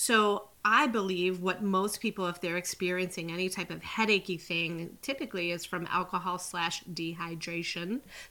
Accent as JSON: {"language": "English", "region": "New Jersey", "country": "United States", "tie": "born or raised there", "said": "not only growing up in New Jersey, but I think we're definitely the same generation."}